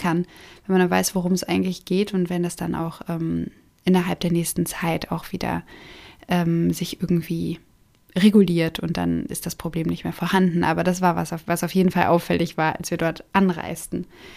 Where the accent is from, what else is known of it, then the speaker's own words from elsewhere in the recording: Germany; Ich denke, was sehr geläufig ist als Deutscher, ist so zu sagen Edinburgh.